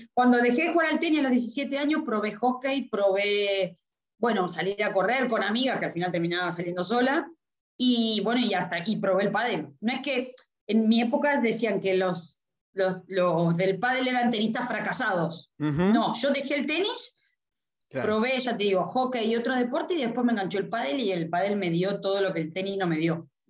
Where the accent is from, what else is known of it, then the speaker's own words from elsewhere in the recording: Argentina; now in Madrid, Spain; yo soy argentina, hace 18, 19 años ya casi que estoy viviendo en Madrid